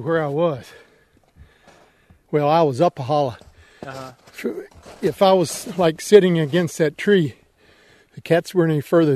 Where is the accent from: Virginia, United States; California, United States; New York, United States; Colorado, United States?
Virginia, United States; Montezuma; I was born in Rockingham County at Montezuma, lived there all my life, still live there, and have hunted and fished throughout this area all the way to the top of the mountain here in Hone Quarry.